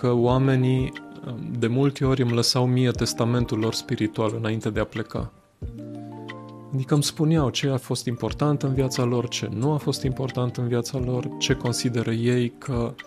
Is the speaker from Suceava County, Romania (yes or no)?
no; Timișoara, Timiș County, Romania; Cel puțin când ajung în Timișoara, în orașul meu natal, mă simt ca în rai. Îmi văd locurile natale, îmi văd prietenii.